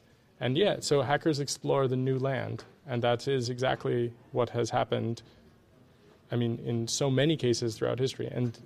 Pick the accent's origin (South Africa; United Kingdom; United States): United States; And you're right, I come from America, and my country is far more messed up than Denmark.